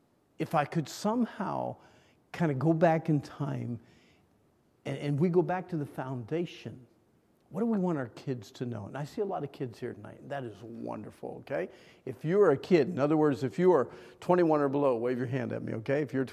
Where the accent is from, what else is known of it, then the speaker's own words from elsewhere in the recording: Pennsylvania, United States; I am from Pennsylvania, and I wear that badge, you know, with loyalty and honor